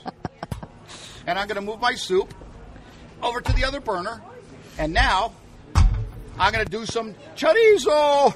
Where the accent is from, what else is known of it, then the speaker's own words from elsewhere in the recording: Sycamore, Illinois, United States; I was very fortunate growing up in Sycamore, Illinois, home of the world-famous Pumpkin Festival.